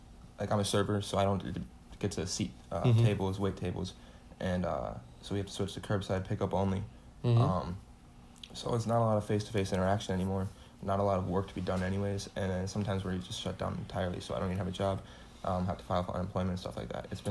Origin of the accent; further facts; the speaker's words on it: Minnesota, United States; I'm 20 years old, and I'm from Minnesota.